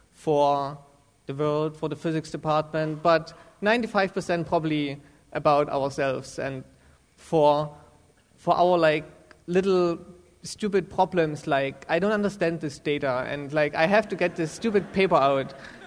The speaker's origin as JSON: {"language": "English", "country": "Germany", "second_language": "English", "said": "I'm from Germany, so I have a weird accent."}